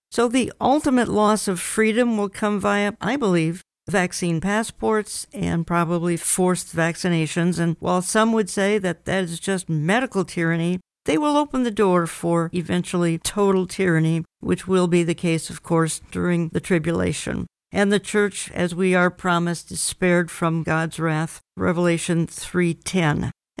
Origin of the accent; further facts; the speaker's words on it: Minneapolis, Minnesota, United States; since Minneapolis is my hometown, I recognize lawlessness.